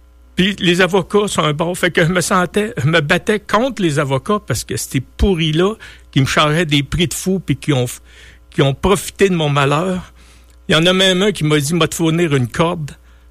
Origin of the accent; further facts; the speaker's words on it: Quebec, Canada; Vous savez, je suis originaire de la Beauce, puis je suis pas mieux qu'un autre, mais je me dis, je suis fier de mes racines